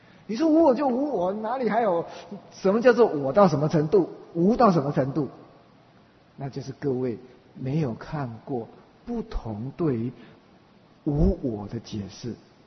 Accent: China; 我们中国人一方面就已经不是怎么喜欢辩论了

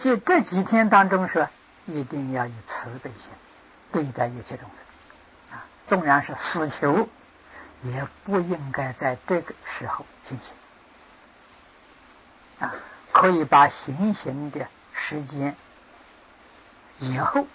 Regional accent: China; 我们中国人讲灵魂呢，魂没有离开。

